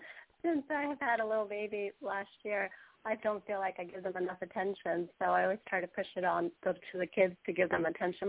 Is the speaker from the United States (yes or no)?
yes; Queens, New York, United States; Well, I grew up in Queens, New York